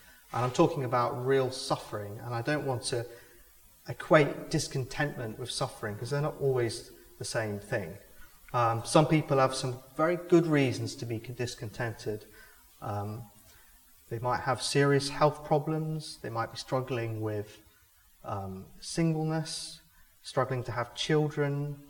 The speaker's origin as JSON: {"language": "English", "country": "United Kingdom", "said": "because we're British"}